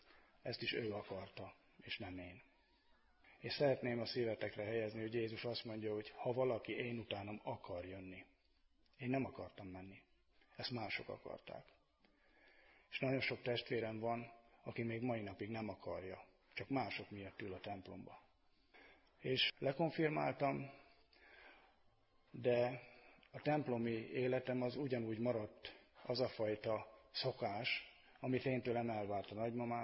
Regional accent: Sály, Borsod-Abaúj-Zemplén, Hungary; Én kemény református családba születtem, Sályi lévén, itt van nem messze Miskolctól, ahol az ősök, nagymamák, dédanyák kemény reformátusként élték az életüket

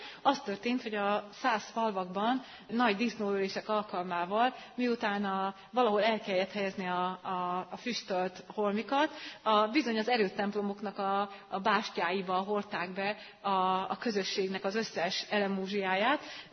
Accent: Miskolc, Borsod-Abaúj-Zemplén, Hungary; itt Miskolcon, ahol most vagyunk, noha egyébként jellemző volt ez, bocsánat, én is miskolci vagyok

